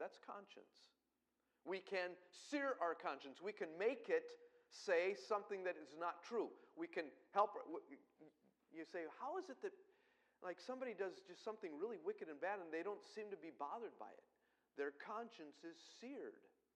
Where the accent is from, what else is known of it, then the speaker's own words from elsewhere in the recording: Colorado, United States; I grew up in Colorado. I grew up among the Indians.